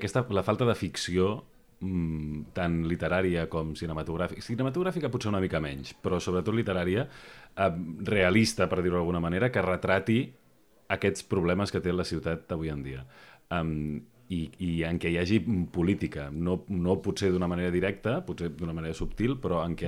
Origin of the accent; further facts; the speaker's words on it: Barcelona, Catalonia, Spain; A mi almenys m'angoixa molt, com a barceloní i com a ciutadà